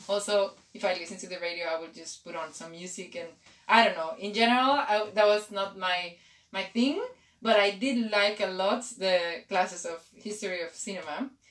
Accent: Mexico; English is a second language; I'm from Mexico. I am 27 years old. And I just arrived for doing the master program last semester.

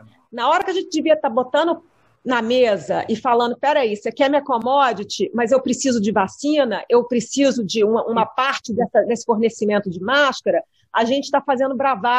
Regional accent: Brazil; moved away; Eu sou brasileira, cara. Não é porque eu saí daqui que eu voto no Brasil, eu pago imposto no Brasil ainda, meu domicílio fiscal é o Brasil

